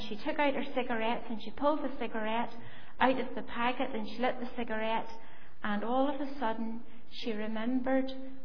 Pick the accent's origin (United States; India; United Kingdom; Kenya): United Kingdom; Ballymena, Northern Ireland; and I had seen open-air preaching many times whenever I was growing up in Ballymena.